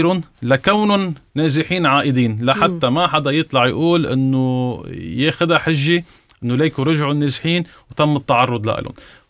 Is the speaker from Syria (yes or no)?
no; Lebanon; ولكن أنا كلبناني في عندي ملف داخل الأراضي اللبنانية